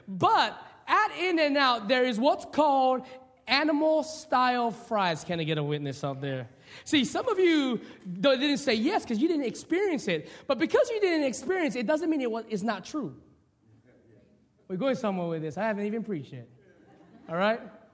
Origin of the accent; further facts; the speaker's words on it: Papaco, Hawaii, United States; so he moved our family here to start a church here in the late 80s. And while I was growing up in Papaco, you did what country boys did.